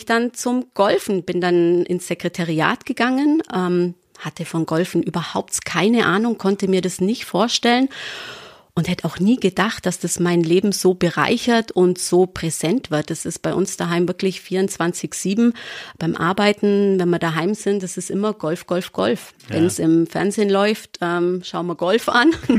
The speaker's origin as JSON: {"language": "German", "town": "Memmingen", "region": "Bavaria", "country": "Germany", "said": "wollte dann wieder zurück ins Allgäu. Ich bin Allgäuerin aus Memmingen, ist Unterallgäu, nicht Oberallgäu, ist bei uns ein großer Unterschied."}